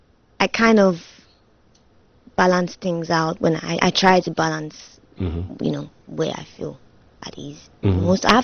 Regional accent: Nigeria; English is a second language; also born or lived in Germany; I still live in Nigeria, but I moved out of Nigeria for about 7 years to study in Germany.

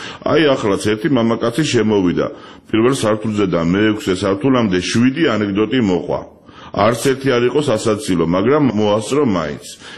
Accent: Tbilisi, Georgia; born or raised there

